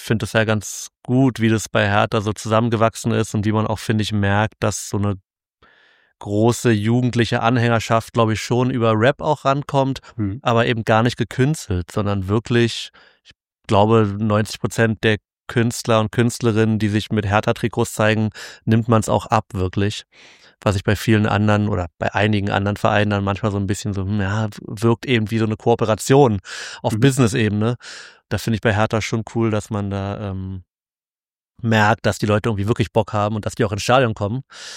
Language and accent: German; Berlin, Germany